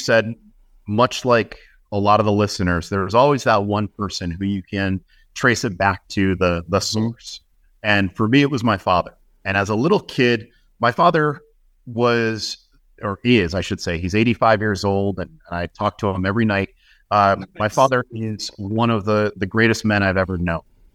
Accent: Bristol, Connecticut, United States; And the Barnes Nature Center in my hometown of Bristol, Connecticut, is a conservation center that's run by the Environmental Learning Centers of Connecticut.

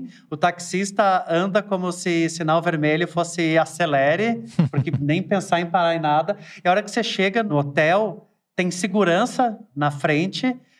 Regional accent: Lages, Santa Catarina, Brazil; Eu sou de Lages. Uma daquelas cidades que só fica conhecida quando neva na Serra Catarinense, senão ninguém lembra.

